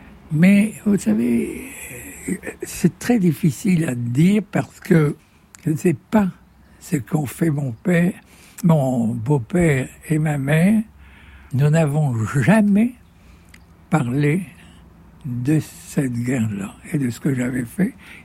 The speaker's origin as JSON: {"language": "French", "country": "France"}